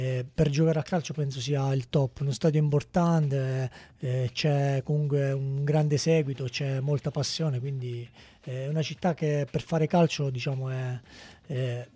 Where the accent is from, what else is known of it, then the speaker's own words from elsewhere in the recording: Gela, Sicily, Italy; born there; Sì, io sono di origine siciliana, sono nato a Gela, da una famiglia molto tranquilla, umilissima.